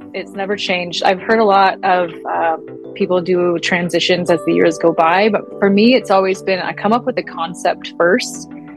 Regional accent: Browning, Montana, United States; So my background is, I'm originally from Browning, Montana.

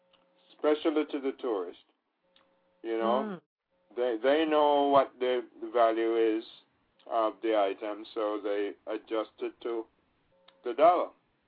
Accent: Jamaica; now in United States; If I go and I say, look, straight up, I am from Jamaica. I never say I'm American.

